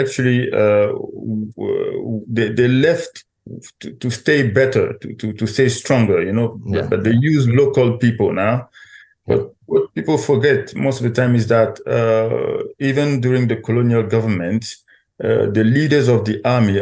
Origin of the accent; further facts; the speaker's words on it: Côte d’Ivoire; Yes, I left the Ivory Coast. Like you say, I come from the Ivory Coast. In Ivory Coast, I was working in the media.